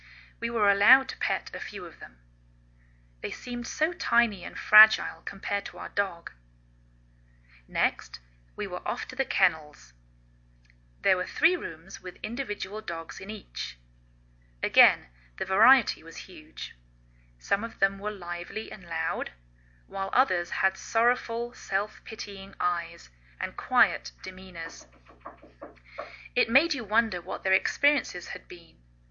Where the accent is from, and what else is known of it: England, United Kingdom; now in United States